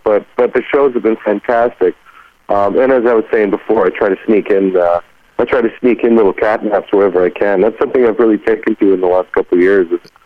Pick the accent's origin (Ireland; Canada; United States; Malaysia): Canada; Toronto, Ontario; Oh, I'm Canadian. I'm from Toronto. I'm born and raised.